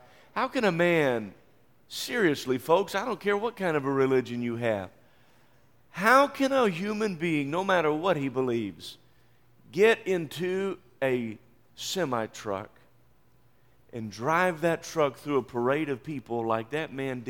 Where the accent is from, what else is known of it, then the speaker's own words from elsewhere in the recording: West Virginia, United States; But I grew up in West Virginia, and it wasn't uncommon a few times during the winter to have a storm come through that dropped 2 and 3 feet of snow on us.